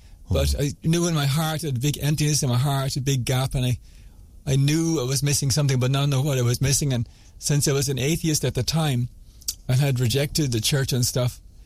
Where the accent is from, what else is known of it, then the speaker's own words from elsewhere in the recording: Cork, Munster, Ireland; I grew up in Cork and I had a grand education and fine family, lovely. And I had happy teens.